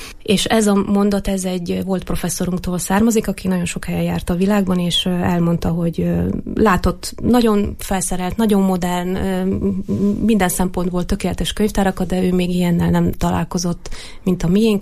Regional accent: Erdőtelek, Heves, Hungary; Édesapám erdőtelekközségnek volt a vezetője 17 évig, én onnan származom.

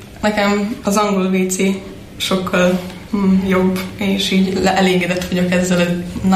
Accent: Hungary; ezt ebből tanulhatnánk is, mint magyarok

